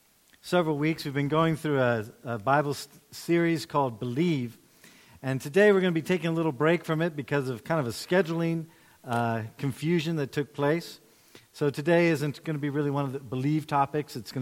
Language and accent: English; Ghana; moved away; I grew up in West Africa as a kid in Ghana. We didn't have TV back in the 70s